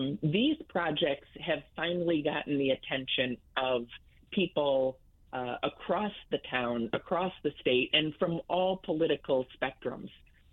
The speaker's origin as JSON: {"language": "English", "region": "Illinois", "country": "United States", "tie": "born or raised there", "said": "You know, growing up in Illinois, we didn't have that."}